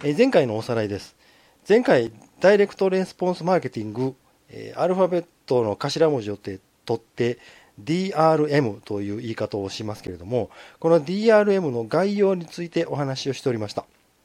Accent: Kansai, Japan; accent: Kansai dialect; 標準語を喋ろうとしていますいますって、なんかちょっとおかしいかもしれないですけども、もし関西弁が出ているようであれば

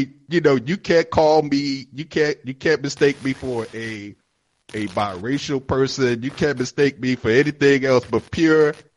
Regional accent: United Kingdom; In America, I'm British.

